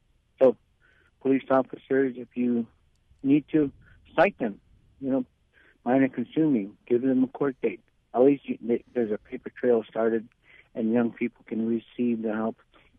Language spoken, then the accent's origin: English; Bethel, United States; Yeah, beautiful downtown Bethel. That's my hometown, you know